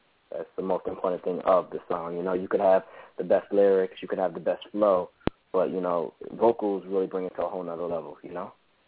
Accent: Brooklyn, New York, United States; now in Bear, United States; Right now I'm calling in from Bear, Delaware, but I'm from Brooklyn, New York.

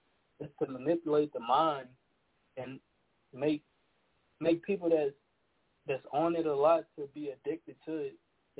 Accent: Baton Rouge, Louisiana, United States; now in Iowa, United States; I'm calling from Iowa right now. That's my question, but from Baton Rouge.

